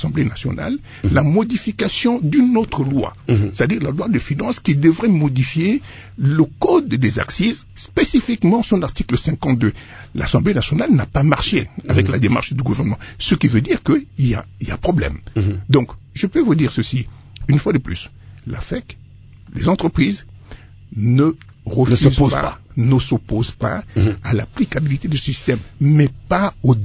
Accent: Kenya; chez nous, au Kenya, c'est 20 dollars pour 1000.

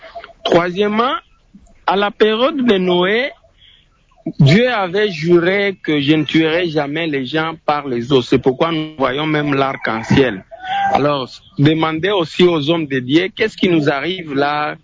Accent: Kazaza, DR Congo; Moi, je suis un natif de Kazaza, plus proche de lac Opemba, là où il y a toujours ce phénomène.

